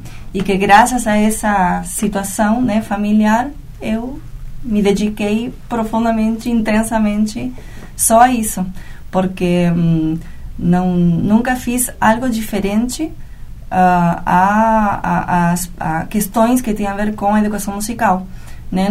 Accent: Argentina; Portuguese is a second language; só para lembrar que eu sou argentina

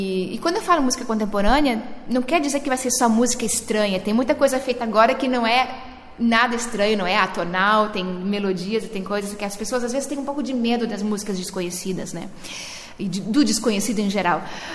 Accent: Santa Maria, Rio Grande do Sul, Brazil; moved away; Eu sou gaúcha, né? Eu sou de Santa Maria.

